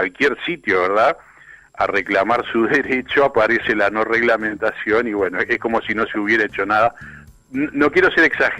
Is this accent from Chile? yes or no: no; Uruguay; si somos uruguayos